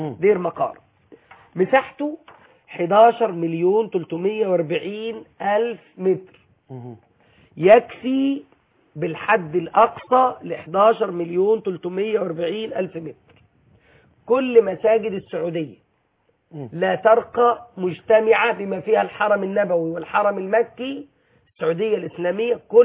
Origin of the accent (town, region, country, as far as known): Egypt